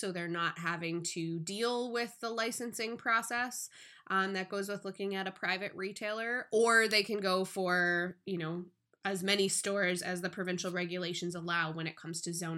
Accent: British Columbia, Canada; part of me as a British Columbian is a little bit embarrassed that we're like the worst province

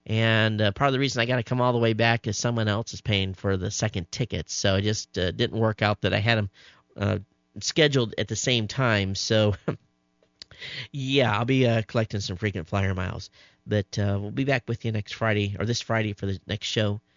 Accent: Netherlands; English is a second language; Hey, I'm Dutch, and although I can speak English reasonably well, it's not my native language.

